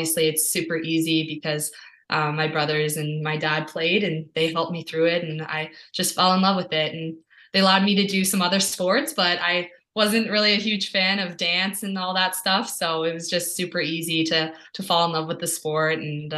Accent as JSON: {"language": "English", "town": "Ottawa", "region": "Ontario", "country": "Canada", "also_born_or_lived": "Renfrew / France", "said": "Yeah, so I'm actually from Ottawa, Ontario, but I was born in a small town called Renfrew. So that might have been a little tricky to find. But I actually lived in France as a baby for 5 years."}